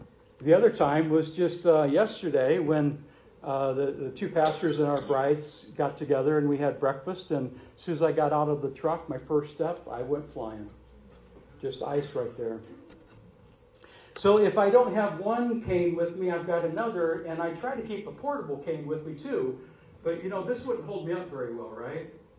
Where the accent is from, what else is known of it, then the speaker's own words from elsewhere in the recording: St. Louis, Missouri, United States; I remember as a kid growing up in St. Louis, we'd go down to the Gateway Arch